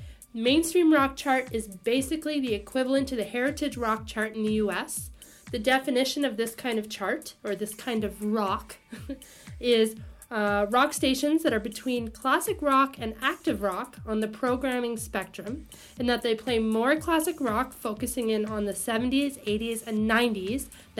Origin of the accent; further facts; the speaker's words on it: Canada; appreciate being Canadian and the fact that we have the CanCon rules